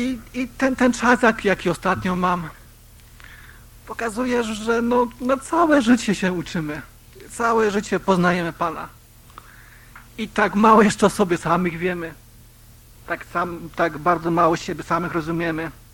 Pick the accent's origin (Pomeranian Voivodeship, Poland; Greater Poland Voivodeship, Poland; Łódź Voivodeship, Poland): Łódź Voivodeship, Poland; tak sobie szedłem w moich rodzinnych stronach, moi rodzice mieszkają w Sieradzkim na wsi